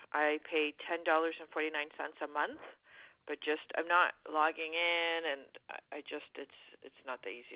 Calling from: Canada; I'm actually calling from Canada.

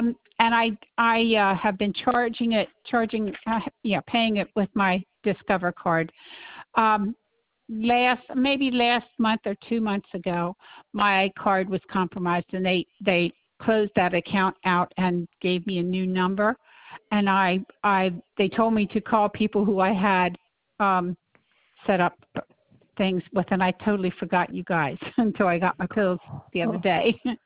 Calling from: York, Pennsylvania, United States; I'm calling from York, Pennsylvania.

